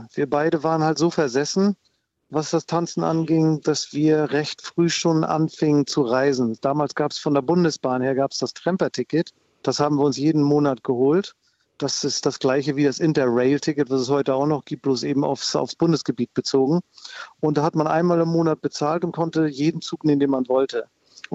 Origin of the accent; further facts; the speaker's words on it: Eutin, Schleswig-Holstein, Germany; ich komme aus Norddeutschland, ich komme aus Eutin, kleines Nest an der Ostsee.